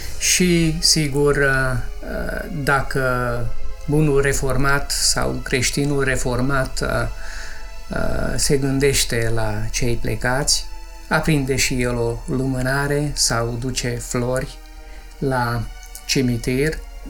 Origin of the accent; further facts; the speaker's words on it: Mureș County, Romania; eu m-am născut lângă Târgu Mureș și în biserica mea de la sat ne duceam la cimitir cu flori